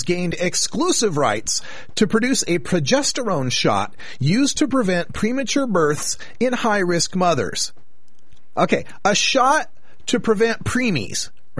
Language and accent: English; West Yellowstone, Montana, United States; as a little kid, I grew up in West Yellowstone, Montana.